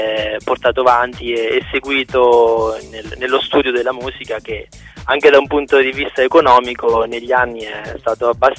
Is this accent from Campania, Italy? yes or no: no; Marche, Italy; E io invece sono un marchigiano doc, nel senso che mi piace stare a casa